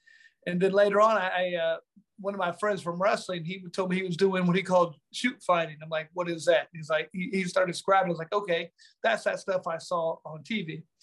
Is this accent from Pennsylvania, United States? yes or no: no; Indianapolis, Indiana, United States; Man, I grew up south side of Indianapolis, which is about 3 hours away from Chicago, just kind of Midwest.